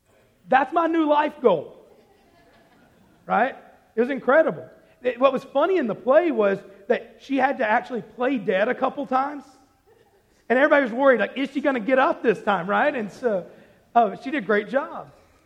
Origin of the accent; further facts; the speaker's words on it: Arkansas, United States; And I always tell people I'm from Arkansas, and they always kind of look funny. But I had somebody this morning tell me they knew where I was from. And so that was incredible. I'm from such a small town that people from Arkansas don't even know where it is, right?